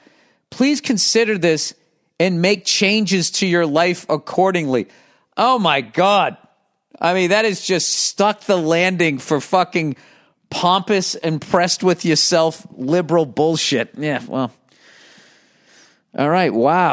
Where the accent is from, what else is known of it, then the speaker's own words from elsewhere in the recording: East Coast, United States; Well, I grew up on the East Coast and we had nor'easters.